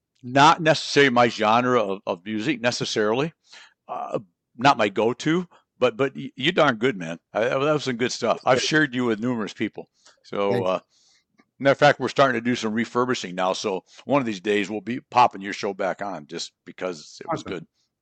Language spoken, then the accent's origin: English; Michigan, United States; See, we're both from Michigan. You're from Michigan now. I'm from there originally.